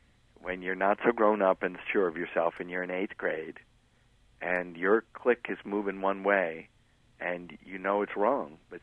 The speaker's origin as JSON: {"language": "English", "region": "Massachusetts", "country": "United States", "said": "They say, where are you from? And I say, Massachusetts."}